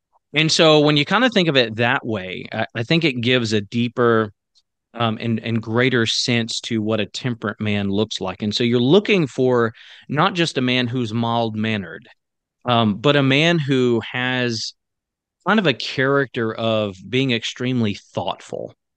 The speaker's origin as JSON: {"language": "English", "region": "the South", "country": "United States", "tie": "born or raised there", "said": "So I grew up in the South on the East Coast and lived on the East Coast, you know, a great deal of my adult life."}